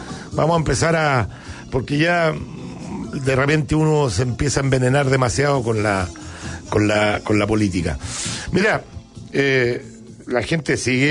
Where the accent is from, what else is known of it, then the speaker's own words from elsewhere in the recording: Chile; yo creo que lo menos que podemos hacer como chilenos es agradecer una trayectoria como la tuya.